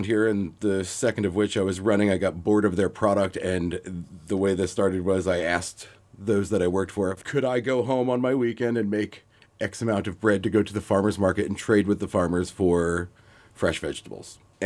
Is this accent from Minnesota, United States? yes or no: no; New York City, New York, United States; I come from New York City where bread is great.